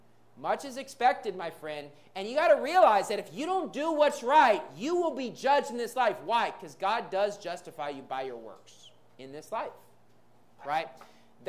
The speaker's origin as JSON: {"language": "English", "country": "United States", "tie": "born or raised there", "moved": "yes", "lives_now": "Philippines", "said": "Look, I love the United States. I grew up in the United States."}